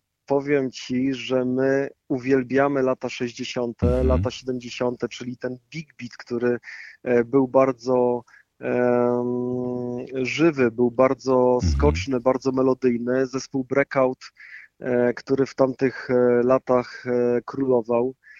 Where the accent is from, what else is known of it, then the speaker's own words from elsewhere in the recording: Silesian Voivodeship, Poland; Ja jeszcze bardzo dziękuję jako rodowity Ślązak. Ja jako rodowity Ślązok